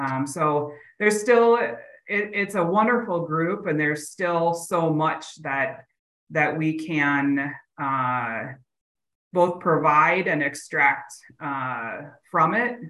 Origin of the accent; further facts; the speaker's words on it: Wisconsin, United States; you know, we're from Wisconsin. So, you know, we're traveling many states away.